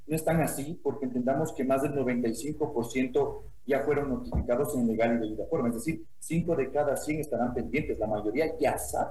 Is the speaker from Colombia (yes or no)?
no; Ecuador; es nuestra obligación como ecuatorianos